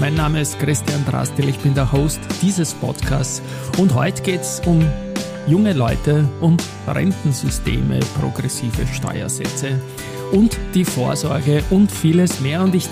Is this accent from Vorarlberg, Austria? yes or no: no; Vienna, Austria; Ich komme aus der Siebenbürgerstraße in 1220 Wien, eher sogar aus Siebenbürgen.